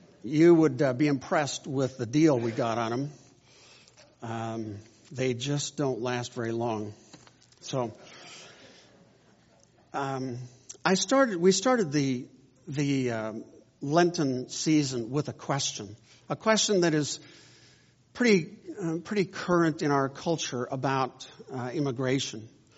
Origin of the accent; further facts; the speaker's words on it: United States; I'm speaking as an American here